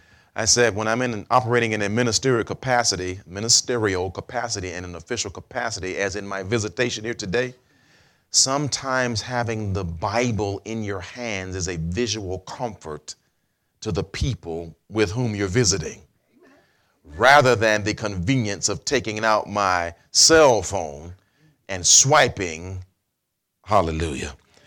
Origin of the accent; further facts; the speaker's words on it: Columbia, South Carolina, United States; now in Stallings, United States; My hometown is Columbia, South Carolina, but my home, hallelujah.